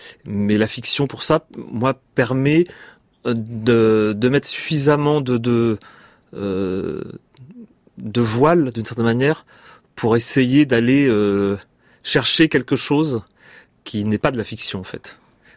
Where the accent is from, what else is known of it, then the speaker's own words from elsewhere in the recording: Centre-Val de Loire, France; je me suis quand même beaucoup servi du lieu de mon enfance, en Touraine.